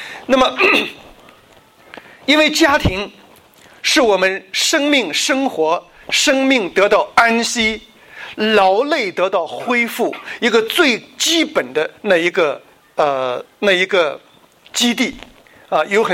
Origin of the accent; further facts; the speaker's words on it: China; 我们中国人知道这个叫做回光返照啊